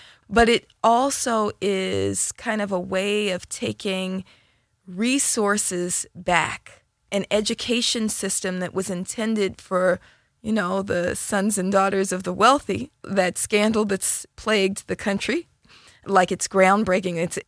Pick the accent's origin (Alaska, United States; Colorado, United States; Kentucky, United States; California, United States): California, United States; Oakland; So my neighborhood, like many neighborhoods in the late 80s, early 90s, was ravaged by crack cocaine. I'm from East Oakland.